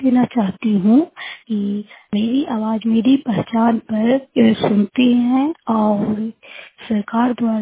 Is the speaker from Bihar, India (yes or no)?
yes; Bihar, India; मैं नालंदा जिला की निवासी हूँ और दामोदर सुबल्ला पंचायत की हूँ।